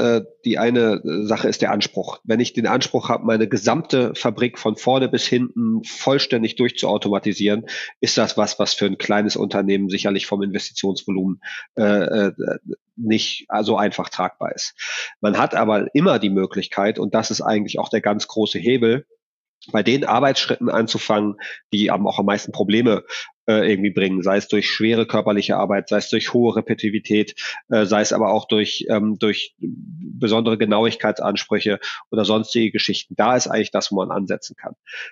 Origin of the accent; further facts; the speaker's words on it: Northern Germany, Germany; Ich bin eigentlich Norddeutscher